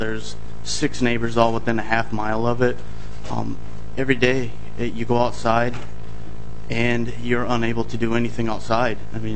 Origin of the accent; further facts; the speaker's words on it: Minnesota, United States; I am from Todd County.